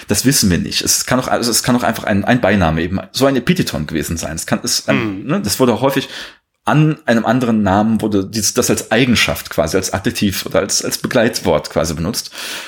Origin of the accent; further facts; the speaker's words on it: Rhineland, Germany; ich begreife mich als Rheinländer, ja schon.